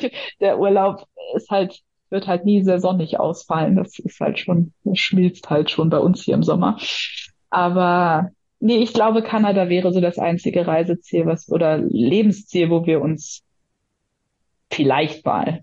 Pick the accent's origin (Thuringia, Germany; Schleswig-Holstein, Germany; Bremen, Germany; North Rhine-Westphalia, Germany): Bremen, Germany; Und ich komme selber aus Bremen, das heißt, ich kenne Großstadt, und vermisse es manchmal, muss ich sagen.